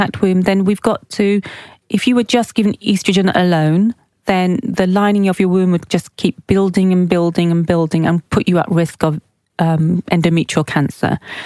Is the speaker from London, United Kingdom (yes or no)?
no; Oxford, South East England, United Kingdom; So we grew up in Oxford, but we're of Pakistani heritage.